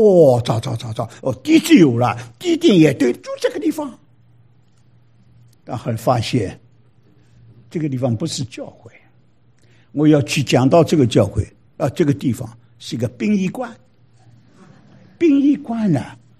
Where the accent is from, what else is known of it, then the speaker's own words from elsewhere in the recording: China; 我是一个中国人